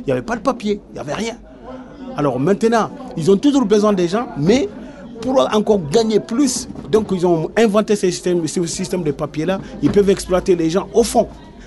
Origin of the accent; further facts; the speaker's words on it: Mali; Je viens du Mali là, tu vois.